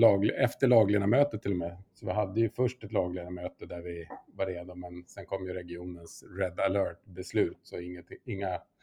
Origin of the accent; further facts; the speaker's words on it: Sweden; som svensk är man ju lite naivt inställd till just faran med laviner